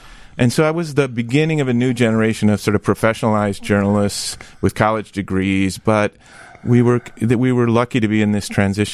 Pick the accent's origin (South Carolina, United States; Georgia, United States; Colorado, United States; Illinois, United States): Illinois, United States; Downers Grove; So I grew up in Downers Grove, and, you know, was a really wonderful childhood out there.